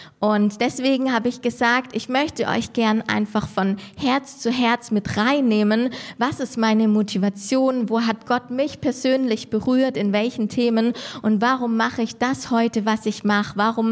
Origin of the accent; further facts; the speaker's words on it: Speyer, Rhineland-Palatinate, Germany; Ich komme aus Speyer, aus der Pfalz.